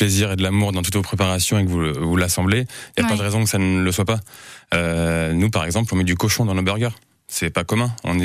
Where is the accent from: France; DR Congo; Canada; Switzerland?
France; Tours, Centre-Val de Loire; born there; Moi, je suis né à Tours et ma mamie était sur Lyon